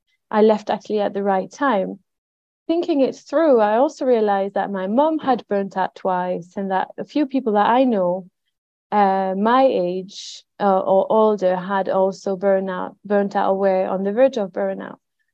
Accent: France; accent: French; English is a second language; now in Leeds, United Kingdom; You're going to spot my French accent in the next few minutes. I'm going to just put it out there. I'm French. I live in Leeds. I've been living in Leeds for quite a few years now.

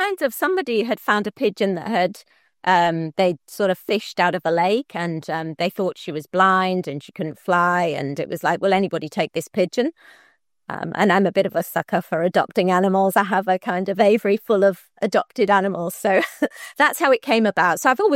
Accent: Yorkshire and the Humber, United Kingdom; moved away as an adult; now in Australia; I'm from Yorkshire and I really love where I'm from.

